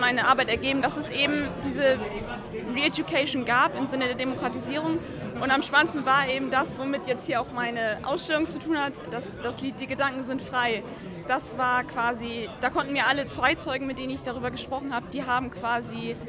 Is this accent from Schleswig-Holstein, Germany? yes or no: yes; Hademarschen, Schleswig-Holstein, Germany; Ich komme aus Hademarschen